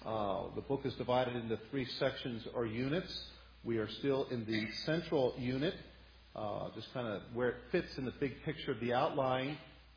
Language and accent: English; Lancaster, Pennsylvania, United States; we're from Lancashire, Pennsylvania, so we had a red bull drink all the time.